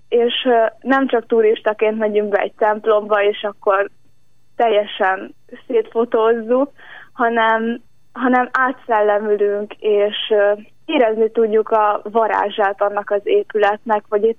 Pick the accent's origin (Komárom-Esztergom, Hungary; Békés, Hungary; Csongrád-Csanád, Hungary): Komárom-Esztergom, Hungary; Oroszlány; Komárom Esztergom megye oroszlány. Településről származom.